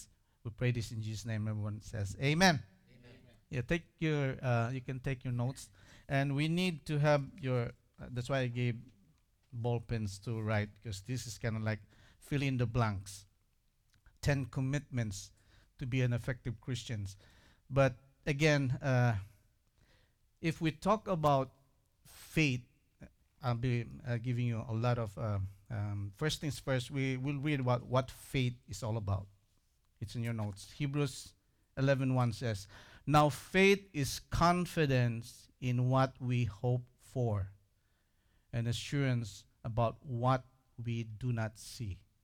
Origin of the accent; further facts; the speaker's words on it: Philippines; I'm a Filipino guy, so I root for my countryman.